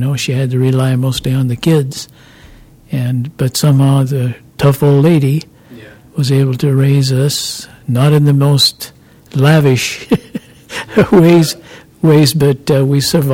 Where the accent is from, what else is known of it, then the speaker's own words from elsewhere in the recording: Hillsboro, Oregon, United States; born there; Dad died when I was born in Hillsboro, Oregon